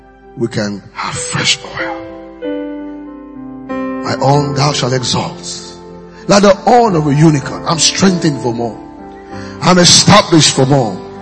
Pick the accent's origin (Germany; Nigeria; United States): Nigeria; While I'm a Nigerian, I fulfilled it.